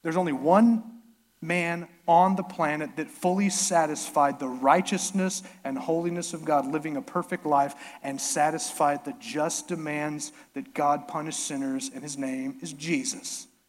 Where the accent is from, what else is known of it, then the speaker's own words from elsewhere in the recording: Bushland, Texas, United States; That's what we did growing up in Bushland, Texas.